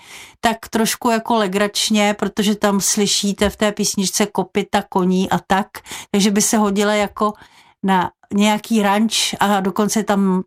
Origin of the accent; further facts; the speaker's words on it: České Budějovice, South Bohemian Region, Czechia; born there; Budějovice, České Budějovice jsem už opustila, i když je to moje rodné město, ale bydlím nedaleko 20 kilometrů v jedné vísce, která už spadá pod Prachatický okres, ale jsem na vsi, kde je ticho.